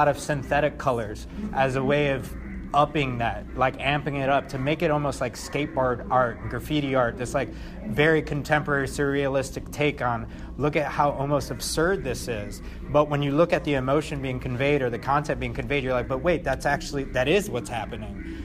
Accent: Chicago, Illinois, United States; So this one on the left is a neighborhood I grew up in Chicago called Humble Park

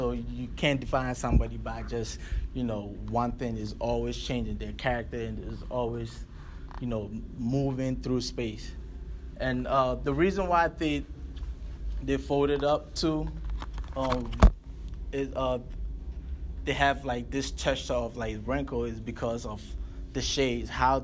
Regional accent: Ghana; born there; also born or lived in Philadelphia, United States; So I was born in Ghana.

